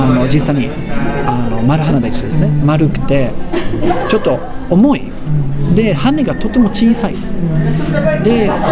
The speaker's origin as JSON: {"language": "Japanese", "country": "Sweden", "tie": "born or raised there", "second_language": "Japanese", "said": "私はスウェーデン生まれ育ったので、スウェーデンで"}